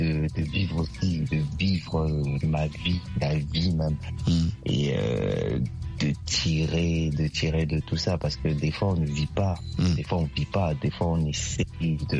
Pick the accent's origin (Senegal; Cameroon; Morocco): Cameroon; Ben, chez nous en Afrique, chez nous au Cameroun, on dit, hey, tu connais.